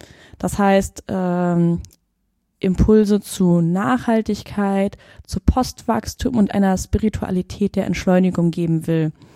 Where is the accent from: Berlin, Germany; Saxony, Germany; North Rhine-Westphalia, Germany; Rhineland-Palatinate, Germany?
Berlin, Germany; Ich komme aus Berlin. Ich habe Theologie studiert in Tübingen und Hamburg